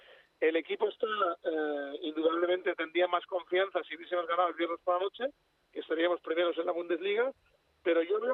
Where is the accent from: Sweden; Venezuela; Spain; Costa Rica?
Spain; also born or lived in Germany; Soy español 100%, pero indudablemente está muchos años en Alemania.